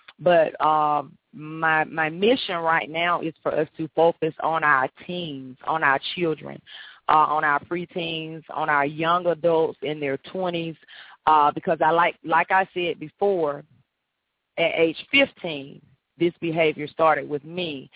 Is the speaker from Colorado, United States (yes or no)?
no; Alabama, United States; I'm from Alabama